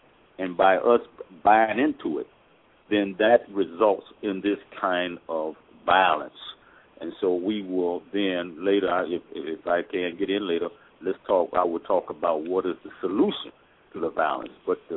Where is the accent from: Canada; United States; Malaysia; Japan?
United States; Chicago, Illinois; I'm from Chicago.